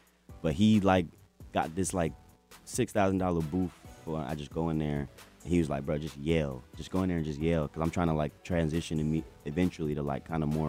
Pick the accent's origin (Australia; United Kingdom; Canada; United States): United States; East Coast; that is because I'm still from the East Coast.